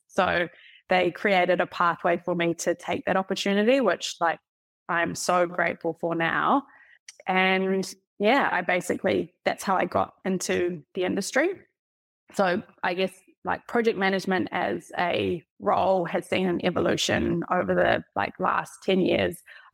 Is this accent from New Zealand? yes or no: yes; New Zealand; now in Melbourne, Australia; And when I moved to Melbourne from New Zealand, I just happened to get an admin role at one of Australia's leading independent agencies.